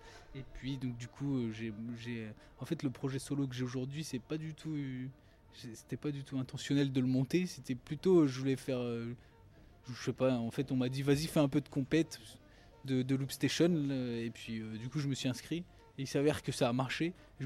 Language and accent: French; Fougères, Brittany, France; now in Rennes, France; Moi, je viens de Fougères. Alors, Fougères, c'est une ville qui est pas très loin de Rennes. Bon, maintenant, j'habite Rennes. Mais j'ai fait une grande partie de mon adolescence à Fougères, puisque mes parents habitent là-bas.